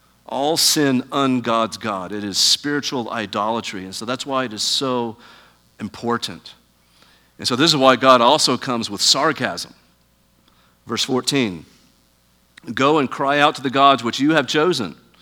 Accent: Huntsville, Alabama, United States; In fact, back in my hometown in Huntsville, Alabama, there used to be this large sign in front of this mega church

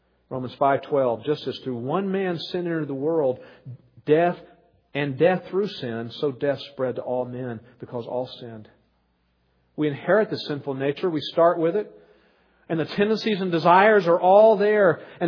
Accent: the South, United States; Before I moved into foreign missions on the West Coast, I was raised in the South.

